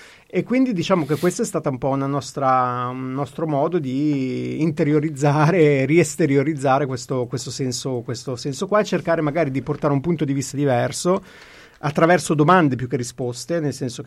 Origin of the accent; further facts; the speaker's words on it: Genoa, Liguria, Italy; Ma io Genova, essendo genovese, un genovese sarà sempre, sarà sempre, come si dice, intorno a Genova, anche quando non lo è